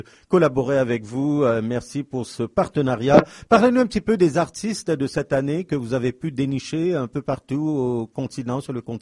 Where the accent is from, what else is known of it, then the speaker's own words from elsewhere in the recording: Gaborone, South-East District, Botswana; Vous savez que j'ai grandi au Botswana, Gaborone, la capitale de Botswana, le beau pays que j'aime toujours.